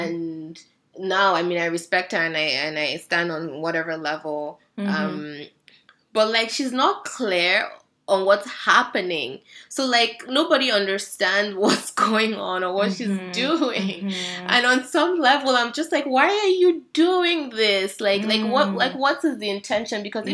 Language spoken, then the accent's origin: English; Nigeria; And I know maybe being Nigerian, it feels like whatever to say this, but it felt nice for like Africa.